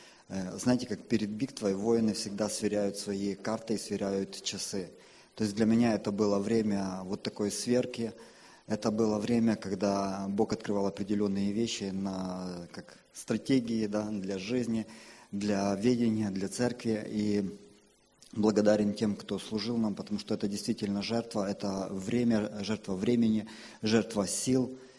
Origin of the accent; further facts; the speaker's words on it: Italy; Я из Италии.